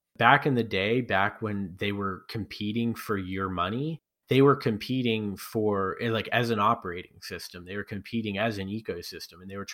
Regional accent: United States; I mean, I'm an American. I like my freedom

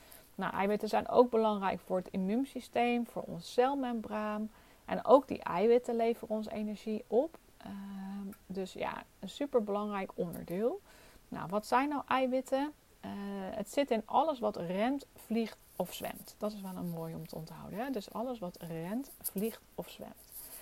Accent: Netherlands; Als je ziet hoe wij als Nederlander een boterham met kaas of een boterham met kipfilet.

